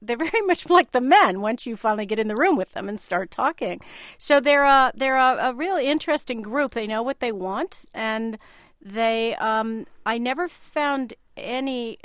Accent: West Coast, United States; Of course, I come from the West Coast like you, Linda.

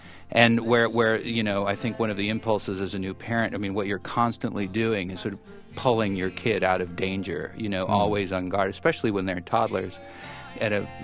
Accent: Helena, Montana, United States; Yeah, and I grew up in Helena, Montana, so it was really hard to get a hold of music.

